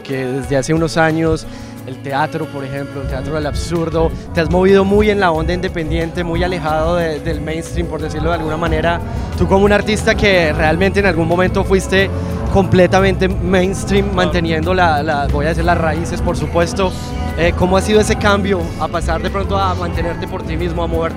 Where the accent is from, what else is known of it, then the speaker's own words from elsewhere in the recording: Colombia; como te darás cuenta, soy colombiano, el amor al café viene cerquita de mi origen